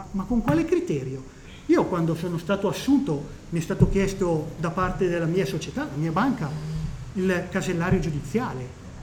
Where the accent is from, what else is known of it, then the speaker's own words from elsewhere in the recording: Lombardy, Italy; come si dice dalle mie parti in bergamasca, sbassa sol crapù